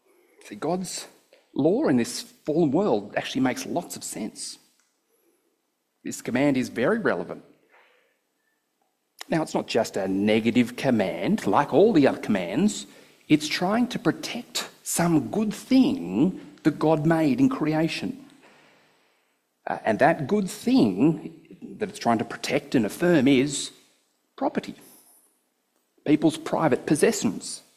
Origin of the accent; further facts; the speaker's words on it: Sydney, New South Wales, Australia; So it was just part of normal living in Sydney. I grew up in Sydney as a child.